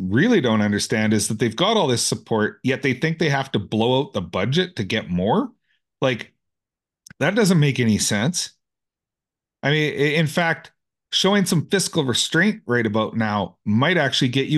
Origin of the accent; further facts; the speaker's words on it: British Columbia, Canada; No, sorry, I'm a British Columbian.